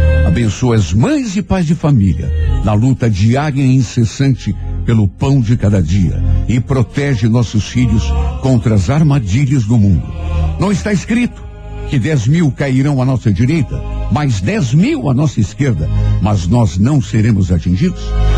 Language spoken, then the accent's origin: Portuguese; Brazil; Somos brasileiros, somos invencíveis, nossa esperança não acaba nunca